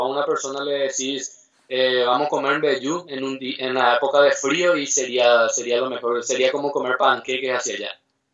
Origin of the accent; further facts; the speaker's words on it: Villeta, Central, Paraguay; Soy de Paraguay, como ya dije. Vivo en una ciudad que se llama Villeta, ajá, que es una de las compañías de Paraguay. Bueno, mi ciudad sería una ciudad, como lo llamarían hacia acá, campaña, ¿verdad? Entre comillas, así un lugar, un pueblo.